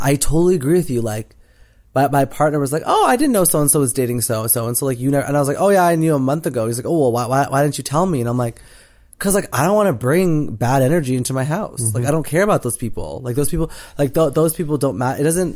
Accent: Canada; growing up in Canada

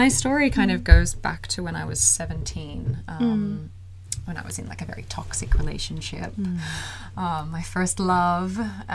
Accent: Australia; moved away as an adult; now in Sweden; I am Australian. I'm 30.

